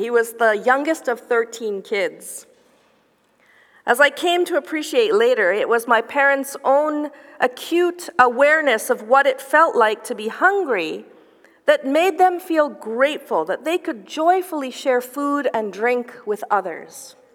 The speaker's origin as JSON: {"language": "English", "town": "Guelph", "region": "Ontario", "country": "Canada", "tie": "born or raised there", "said": "I come from a culture where hospitality is everything. Growing up in Guelph, Ontario, almost every weekend, my parents were either hosting a great big Trinidadian get-together with West Indian friends and family from Toronto"}